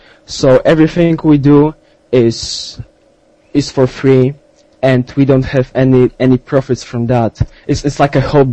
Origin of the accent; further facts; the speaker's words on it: Poland; now in Belgium; Well, I'm from Poland. Right now I live in Belgium and I study in the Netherlands.